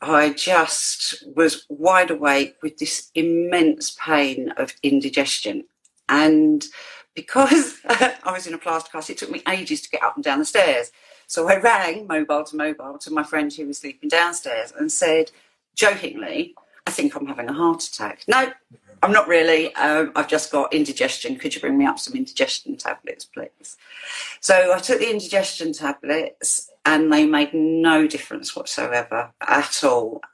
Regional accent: East of England, United Kingdom; I'm from Cambridgeshire in the UK.

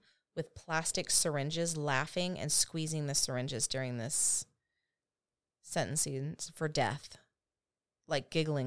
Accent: Texas, United States; born there; I was born in Texas, so I am a Texan. Relax. We're not making fun of you. I love Texas.

